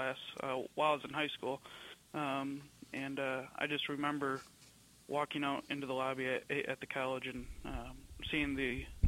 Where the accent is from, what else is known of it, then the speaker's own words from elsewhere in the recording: United States; My father and his family, they grew up in New York City, and you know, and just being an American, you know, I felt like I'd do something.